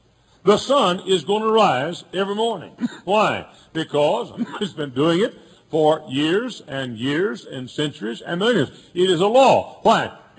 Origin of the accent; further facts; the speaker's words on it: Texas, United States; now in Indiana, United States; For example, when I we came from Texas over 23 years ago to this area.